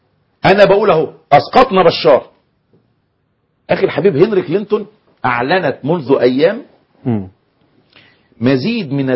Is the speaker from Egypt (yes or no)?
yes; Egypt; وعندنا في مصر